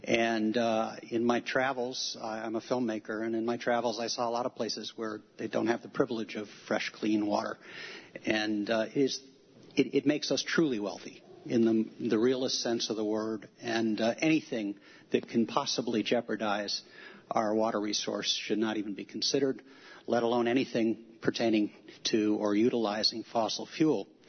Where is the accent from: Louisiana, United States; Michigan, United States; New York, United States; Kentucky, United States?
New York, United States; Ithaca; now in Danby, United States; I'm an Ithacan. I live in Danby at present. I was raised in Ithaca, though I had the good fortune to be raised with our streams and our lake.